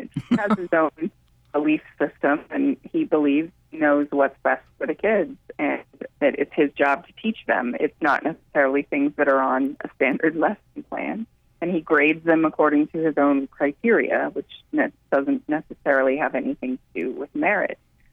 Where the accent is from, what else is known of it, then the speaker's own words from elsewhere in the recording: California, United States; I come from California, and those back east old world schools always had a certain mystique about them for me